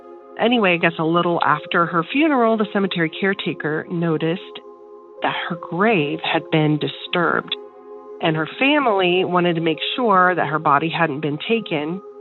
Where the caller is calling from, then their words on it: Missouri, United States; I'm calling from Missouri, and I have a hometown legend for you. I used to live in a very small town in Leeton, Missouri.